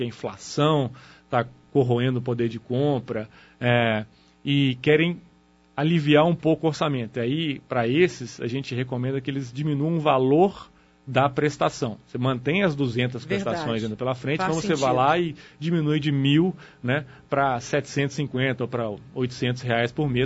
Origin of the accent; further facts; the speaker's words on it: Minas Gerais, Brazil; eu sou mineiro, né? Quer dizer, um pouco mais tradicional, desconfiado.